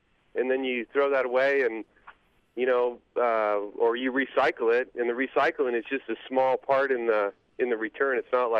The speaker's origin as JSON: {"language": "English", "region": "Arizona", "country": "United States", "moved": "yes", "said": "And I'm originally from Arizona. I moved up here about 15 years ago"}